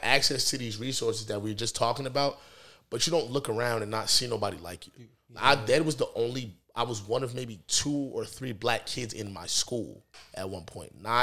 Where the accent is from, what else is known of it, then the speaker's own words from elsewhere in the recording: South Brunswick, New Jersey, United States; also born or lived in Newark; I was the kid that grew up. I was raised in South Brunswick. I was born in Newark. Every other weekend I spent in East Orange, Newark, Irvington, whatever.